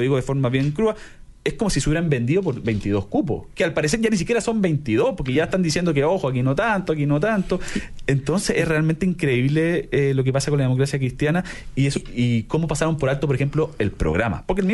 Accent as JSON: {"language": "Spanish", "country": "Chile", "said": "como chilenos nos privan de saber qué piensa ella en profundidad sobre un tema."}